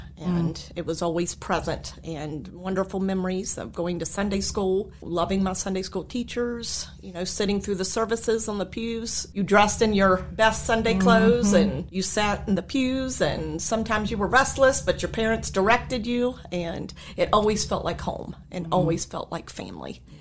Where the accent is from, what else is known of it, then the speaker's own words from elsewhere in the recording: Sangersville, Virginia, United States; also born or lived in Springfield, Virginia; Well, I grew up in the Shenandoah Valley here locally, outside of Bridgewater in Sangersville. Went to Turner Ashby High School. I'm one of three daughters. Our parents moved us here from Springfield, Virginia, when my twin sister, and I have a twin, when we were two.